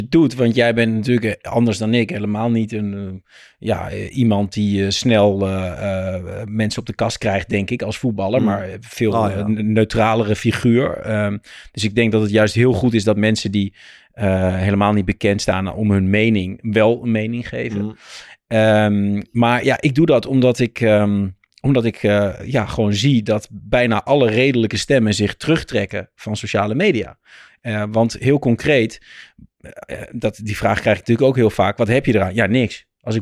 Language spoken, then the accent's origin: Dutch; Rotterdam, South Holland, Netherlands; ik kom uit Rotterdam-Zuid.